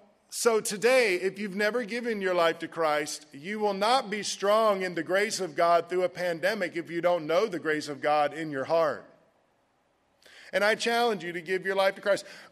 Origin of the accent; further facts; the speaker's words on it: Jacksonville, Florida, United States; Now, I grew up in Jacksonville, Florida, and from the time I was 16 to 24 years old, I was a binge partier.